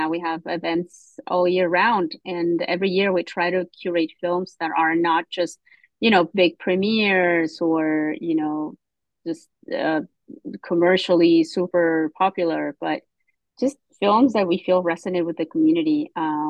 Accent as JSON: {"language": "English", "country": "Mexico", "tie": "born or raised there", "lives_now": "United States", "said": "I grew up in Mexico"}